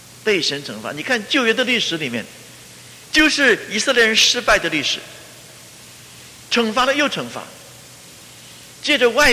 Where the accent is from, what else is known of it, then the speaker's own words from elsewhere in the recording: China; 今天全世界需要安慰的话，特别是我们中国人。